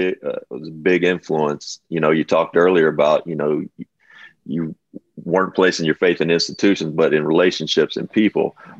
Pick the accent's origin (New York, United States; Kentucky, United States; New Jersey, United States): Kentucky, United States; I grew up in Kentucky, came up, went to UK, two parents.